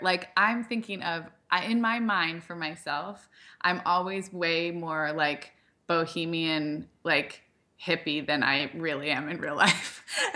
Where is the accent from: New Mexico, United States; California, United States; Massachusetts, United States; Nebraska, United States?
California, United States; Santa Barbara; You know, I grew up in Santa Barbara where there was a good grunge and like vintage scene in the 90s